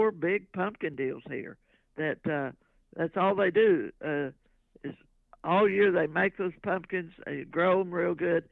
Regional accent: Texas, United States; Everybody's so proud being a Texan and living in Texas.

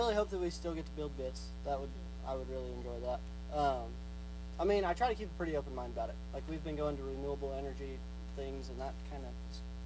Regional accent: Colorado, United States; from Northeast Colorado. I grew up on a registered Angus cow-calf operation.

